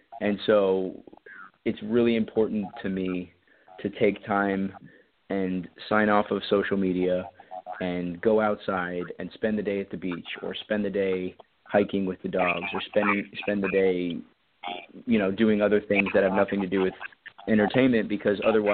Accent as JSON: {"language": "English", "region": "Colorado", "country": "United States", "tie": "born or raised there", "said": "I grew up in Colorado, and so I grew up, like, snowboarding and skating, and I love the snow."}